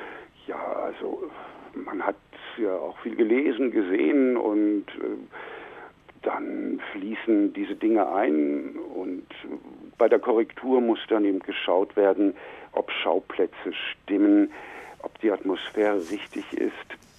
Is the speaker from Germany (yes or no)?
yes; Lower Saxony, Germany; Ja, ich bin Jahrgang 56, aber in der Lüneburger Heide aufgewachsen.